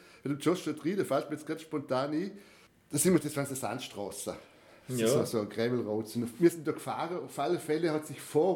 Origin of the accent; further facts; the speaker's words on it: Austria; Und wir natürlich als Österreicher sind die Schlangen nicht gewöhnt.